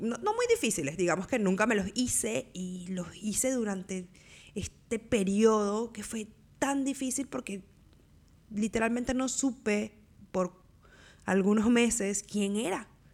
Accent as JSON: {"language": "Spanish", "country": "Venezuela", "moved": "yes", "lives_now": "Montevideo, Uruguay", "said": "yo soy venezolana, pero resido en Montevideo, en Uruguay, que es mi nuevo hogar, pero no había vuelto a Venezuela después de 6 años que emigré."}